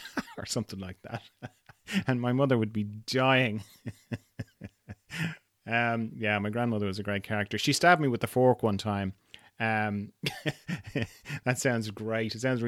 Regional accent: Ireland; You know, like as an Irishman, it's all sort of in my genes, you know, being oppressed for 700 years

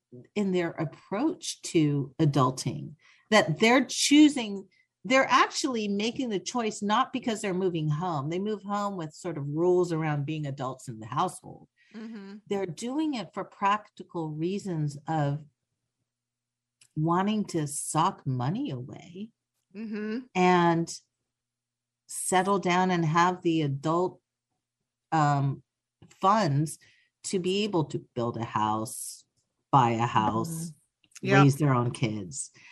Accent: California, United States; using my home state of California, the University of California system

